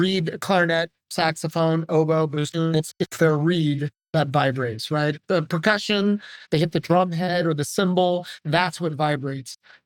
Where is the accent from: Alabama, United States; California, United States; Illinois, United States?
California, United States; Davis; So I never thought, though, I would win a job with San Francisco just because I'm from Davis. And this is literally my hometown orchestra.